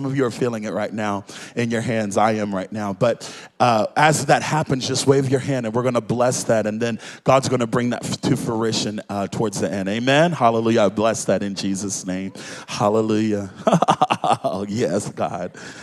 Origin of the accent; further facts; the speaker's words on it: Baltimore, Maryland, United States; I'm from Baltimore, so I like people to, you know, we're a little more rowdy.